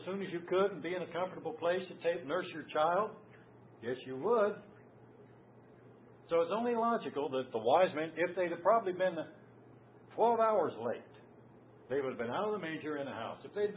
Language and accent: English; United States; I'm an American citizen. I'm proud to be an American.